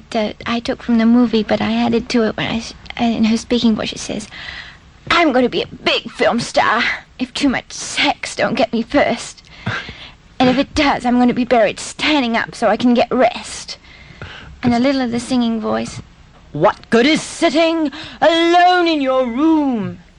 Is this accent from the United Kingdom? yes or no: no; Australia; now in New York, United States; Well, I'm from Australia, and I haven't been in New York very long